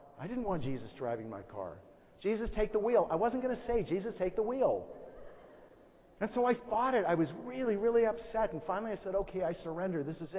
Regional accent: Great Falls, Montana, United States; I started a Bible talk in my hometown in Great Falls, Montana.

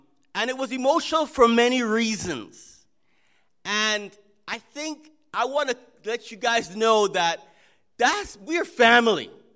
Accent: Jamaica; also born or lived in Trinidad and Tobago; I grew up, my mother is Jamaican, and I grew up in Jamaica and in Trinidad.

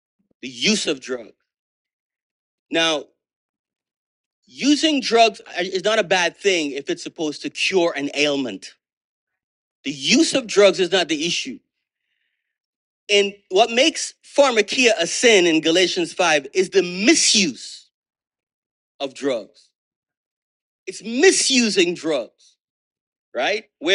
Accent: Jamaica; Now, I grew up in Jamaica.

